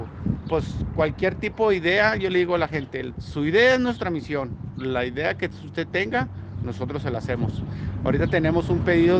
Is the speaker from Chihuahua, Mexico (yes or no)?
yes; Chihuahua, Mexico; sí, todos somos de Chihuahua.